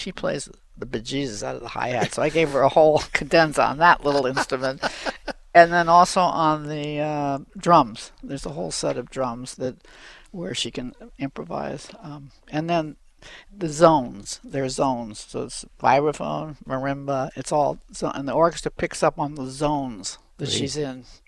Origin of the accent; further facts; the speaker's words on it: Bolivia; And I grew up in South America, so there's a lot of Inca music, Latin kind of rhythms.